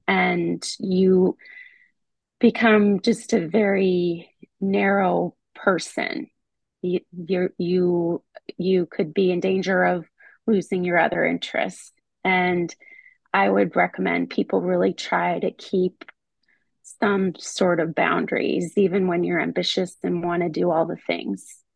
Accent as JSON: {"language": "English", "town": "South Bend", "region": "Indiana", "country": "United States", "tie": "born or raised there", "said": "I grew up in South Bend, Indiana, and that's where the University of Notre Dame is. And it's a smallish town."}